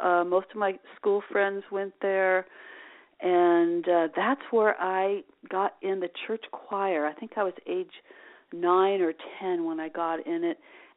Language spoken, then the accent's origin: English; San Juan Capistrano, California, United States; I was born and raised in San Juan Capistrano, which is a small town here in the just north of San Diego, about 60 miles, and it's ranch land.